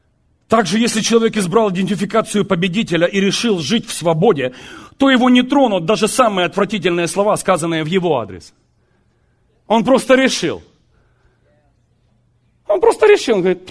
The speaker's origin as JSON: {"language": "Russian", "region": "Zaporizhzhia Oblast", "country": "Ukraine", "tie": "born there", "said": "Я родился на Хохлянде, на Запорожской сечи. Маю право."}